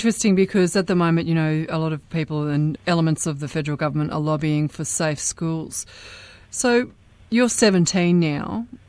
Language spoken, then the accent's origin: English; Logan City, Queensland, Australia; I grew up in Logan City. I've got relatives out at Toowoomba